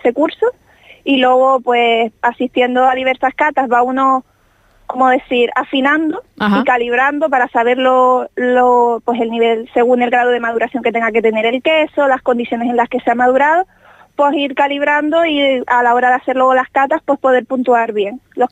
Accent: Canary Islands, Spain; Aparte que soy majorera

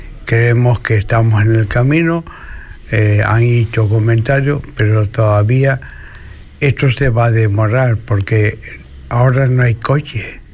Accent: Canary Islands, Spain; somos paisanos, somos de la misma tierra, que somos canarios.

